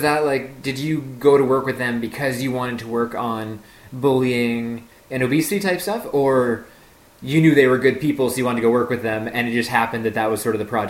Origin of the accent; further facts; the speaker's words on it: New Brunswick, Canada; Dude, I'm from New Brunswick.